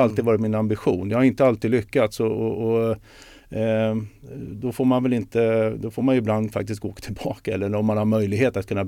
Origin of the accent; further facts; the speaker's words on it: Sweden; born there; Jag är ju född i Sverige och har alla de bästa förutsättningarna och sådär.